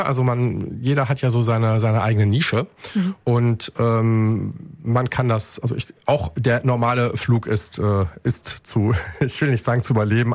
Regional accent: Wuppertal, North Rhine-Westphalia, Germany; ich bin richtiger Original-Ur-Wuppertaler. Ja, also ich bin im Kapellchen geboren und bin dann quasi, glaube ich, die ersten 3 Jahre meines Lebens habe ich dann in Barmen auch gewohnt. Dann sind wir nach Kronberg gezogen und dann wieder zurück nach Barmen.

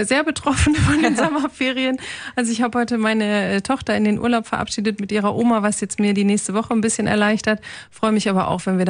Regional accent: Papenburg, Lower Saxony, Germany; born there; In Papenburg im Emsland.

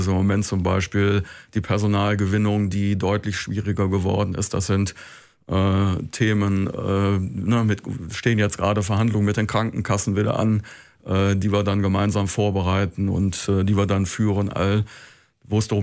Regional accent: North Rhine-Westphalia, Germany; ich bin ja, wie gesagt, im Ruhrgebiet groß geworden, wo alles relativ flach ist.

